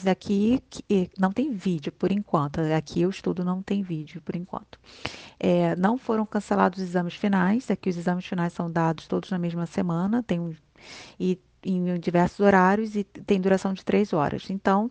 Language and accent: Portuguese; Brazil; now in Canada; Eu, como brasileira, jamais imaginaria alguém ser convidado do dia para a noite